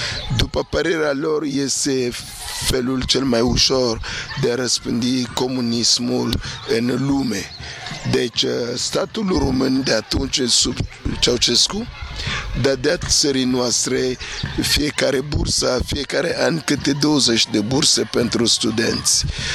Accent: Bangui, Central African Republic; Romanian is a second language; Eu am venit din Africa Centrală, Bangui, până aici cu zbor de avion 5 ore

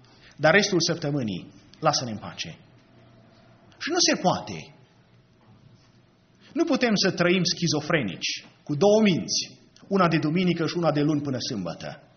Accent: Romania; Am crescut în România și n-au spus comuniștii, n-au spus nu te mai duce la biserică.

